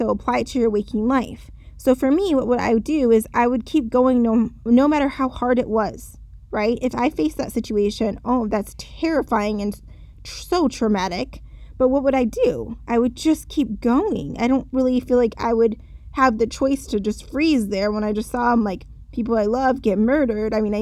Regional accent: Michigan, United States; I haven't been a huge snow lover, even though I grew up in Michigan.

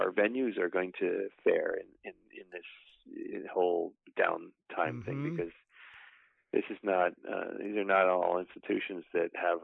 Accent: Canada; I mean, I'm from Canada

